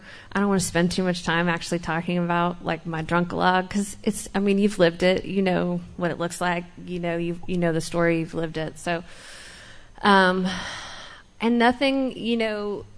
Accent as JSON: {"language": "English", "town": "Houston", "region": "Texas", "country": "United States", "tie": "born there", "said": "So anyways, I was born in Houston, Texas and yep, H-Town. And, I've had a pretty normal childhood."}